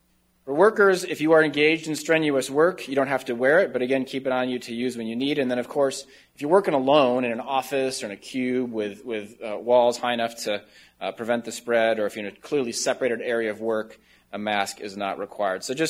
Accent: Northfield, Minnesota, United States; Eagan last night, my hometown of Northfield last night, put a policy in place.

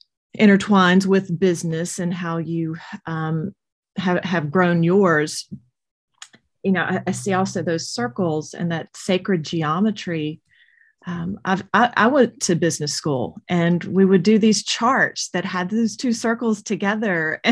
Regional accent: the South, United States; So, you know, growing up in the South and with my Christian lineage and background

